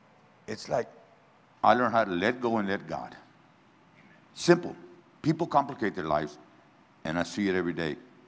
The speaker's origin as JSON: {"language": "English", "town": "New Braunfels", "region": "Texas", "country": "United States", "lives_now": "San Antonio, United States", "said": "And it's funny because I'm from New Braunfels."}